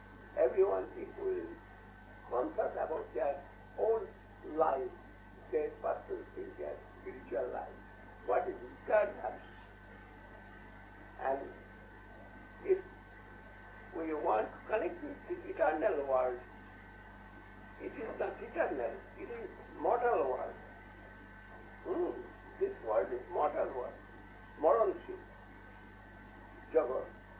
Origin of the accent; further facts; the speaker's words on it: India; when I am coming out from India, I am making some will.